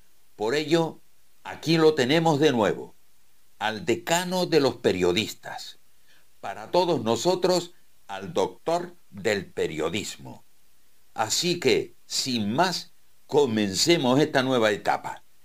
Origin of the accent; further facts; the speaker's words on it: Gáldar, Canary Islands, Spain; Nacido y criado en Gáldar, justamente en la calle Delgado número 2, en el propio Camino de Santiago. Así que ya saben dónde vivo